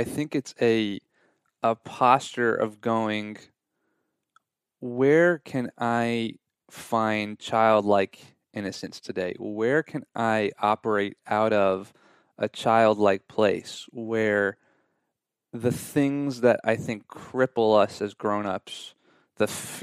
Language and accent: English; New York City, New York, United States; I'm like, yeah, I'm actually from New York.